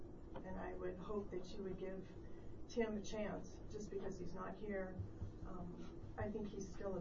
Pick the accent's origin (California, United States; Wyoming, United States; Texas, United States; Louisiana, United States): Wyoming, United States; Fontenelle; I'm from the Fontenelle area.